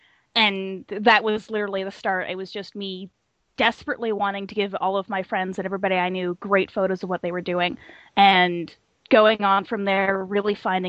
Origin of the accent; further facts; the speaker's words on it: Toronto, Ontario, Canada; I was growing up in Toronto